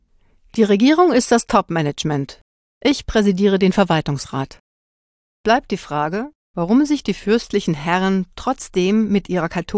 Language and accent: German; Liechtenstein; Als Liechtensteinerin gibt man im Ausland, und das ist nie mehr als 10 Minuten Autofahrt entfernt, stets Auskunft. Ja, wir sind ein richtiges Land.